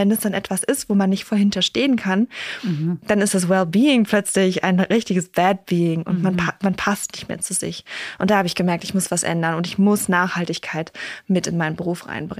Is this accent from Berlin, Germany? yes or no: yes; Berlin, Germany; der Baumentscheid hier in Berlin für mehr Klimaanpassung in der Stadt, in meiner Heimat.